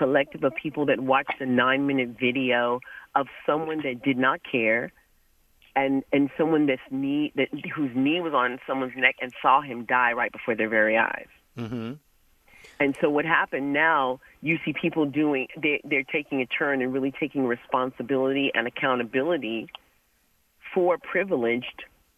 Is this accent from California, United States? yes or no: yes; Compton, California, United States; now in Washington, United States; So I'm from Compton. I was about 12 when Rodney King had happened. My brother and I were there. I moved to D.C.